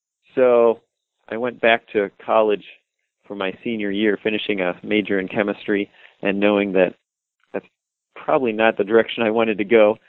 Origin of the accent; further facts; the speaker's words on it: Pittsburgh, Pennsylvania, United States; also born or lived in Donora, United States; I grew up in the suburbs of Pittsburgh. My dad is a Lutheran minister, and we moved to a small town